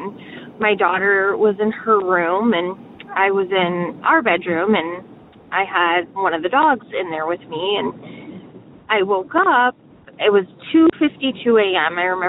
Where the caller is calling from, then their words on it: Detroit, Michigan, United States; I am calling from the Detroit area